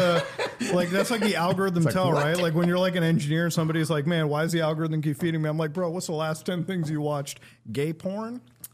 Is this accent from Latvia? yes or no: no; Canada; I'm Canadian.